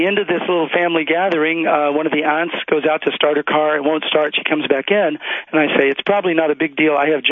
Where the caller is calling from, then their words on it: Lincoln, Nebraska, United States; from Lincoln, Nebraska.